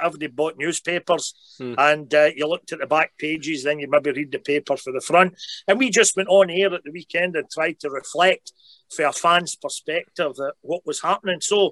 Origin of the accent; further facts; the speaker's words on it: Scotland, United Kingdom; growing up in Scotland as well